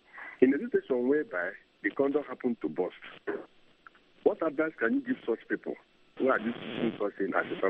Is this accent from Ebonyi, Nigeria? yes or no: no; Arochukwu, Abia, Nigeria; I'm from Arochukwu in the southeast part of Nigeria.